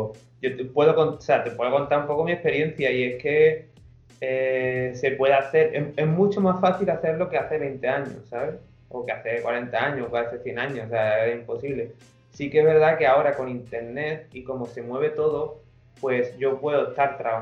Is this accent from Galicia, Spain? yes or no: no; Andalusia, Spain; Decidí venir a mi pueblo, que estaba en Sevilla, y nada, y aquí sigo. Desde 2013.